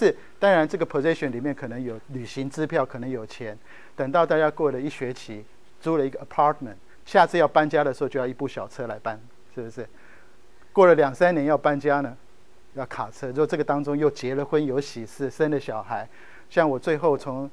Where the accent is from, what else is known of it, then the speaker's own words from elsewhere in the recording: Japan; 我在日本长大，日本的小女生哈，她们很喜欢讲一个字叫做幸せ